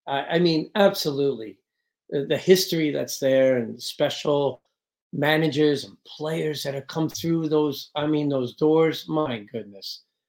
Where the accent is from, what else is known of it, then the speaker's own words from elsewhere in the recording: United States; And then I got a chance to play in the Premier League, first American.